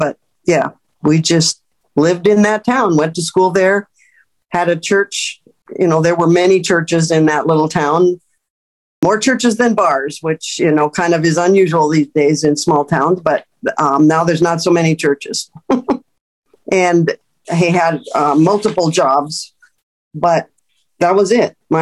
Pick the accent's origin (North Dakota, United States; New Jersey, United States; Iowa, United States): North Dakota, United States; Castleton; also born or lived in Fargo, North Dakota; I grew up in Castleton, North Dakota. Lived there until I went to college.